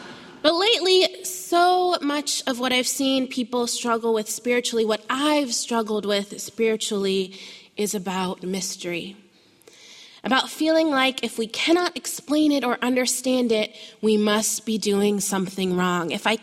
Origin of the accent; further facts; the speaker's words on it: Miamisburg, Ohio, United States; all on one street near where I grew up in Miamisburg, Ohio.